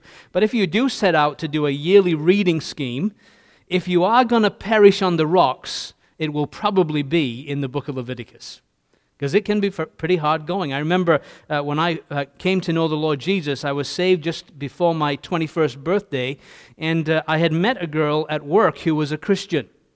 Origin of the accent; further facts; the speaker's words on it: Leeds, Yorkshire and the Humber, United Kingdom; And we were involved in a little gospel hall in Leeds, my hometown.